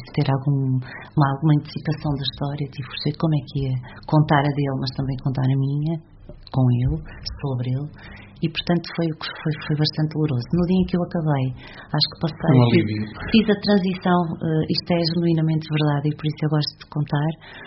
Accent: Portugal; Eu sou muito portuguesa

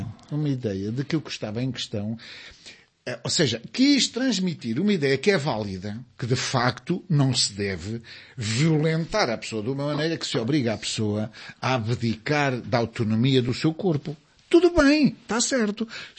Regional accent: Portugal; na nossa maneira de estar como portugueses

